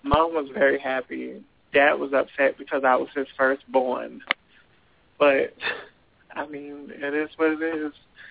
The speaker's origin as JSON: {"language": "English", "town": "Boston", "region": "Massachusetts", "country": "United States", "lives_now": "Pensacola, United States", "said": "But where I'm from Boston, Massachusetts, and up there it's actually cheaper."}